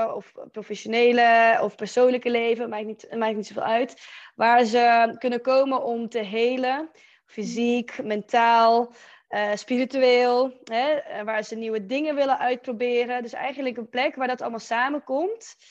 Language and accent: Dutch; Netherlands; also born or lived in Belarus; now in Spain; ik ben in Wit-Rusland geboren, ik ben in Nederland opgegroeid. Maar een grotendeel van mijn volwassen leven leef ik in Spanje.